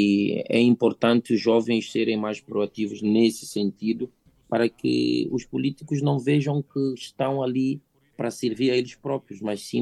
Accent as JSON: {"language": "Portuguese", "country": "São Tomé & Príncipe", "moved": "as an adult", "said": "nós como jovens saímos lá de São Tomé para com os mesmos objetivos."}